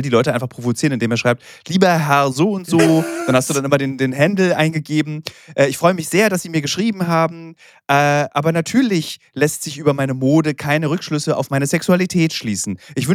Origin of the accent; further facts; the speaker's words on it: Berlin, Germany; wir als Berliner diskutieren das häufig